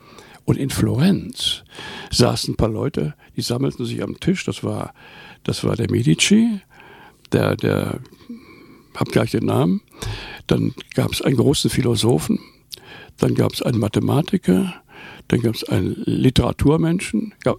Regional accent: North Rhine-Westphalia, Germany; Dann habe ich in der Kinderseite bei uns im Ruhrpott war ich, ne?

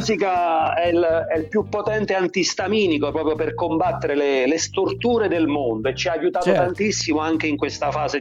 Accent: Molise, Italy; also born or lived in Belgium; quindi partiamo dal nome. Sono musicista, cantautore molisano, sono nato in Belgio, vivo in Italia da molti anni

